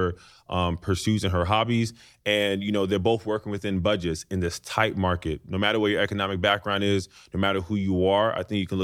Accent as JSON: {"language": "English", "region": "New York", "country": "United States", "said": "And, you know, I'm from New York as well. Got a chance to sit down with Ella. Ella's Haitian. I'm Haitian as well."}